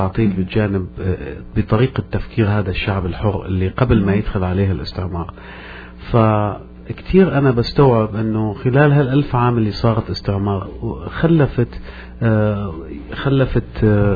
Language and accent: Arabic; Al-Hasakah, Al-Hasakah Governorate, Syria; moved away as an adult; now in Canada; هو أنا ابن مدينة الحسكة من سوريا. انتقلت تغربت كثيرا وسافرت من دولة لدولة. بعدها أنهيت رحلتي في كندا من 12 سنة.